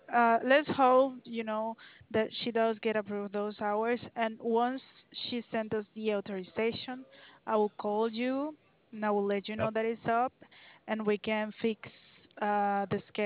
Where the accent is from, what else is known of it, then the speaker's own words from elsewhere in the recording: Colombia; I am from Colombia.